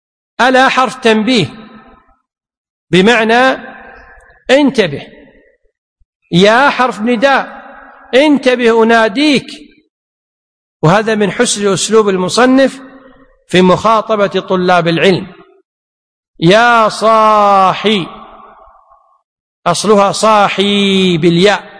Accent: Kuwait; لكن في العرف عندنا بالكويت يقولون هذا عريس وهذا عروس وهذه عروس

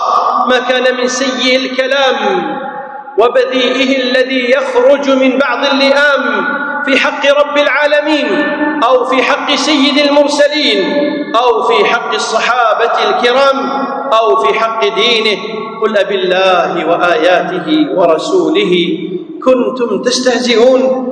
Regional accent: Kuwait; يسمون عندنا في الكويت فلان هذر

